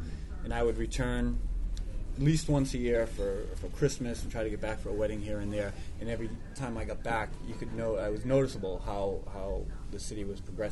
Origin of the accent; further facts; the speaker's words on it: Lowell, Massachusetts, United States; moved away; I grew up in Lowell and lived there my whole life until I moved out west.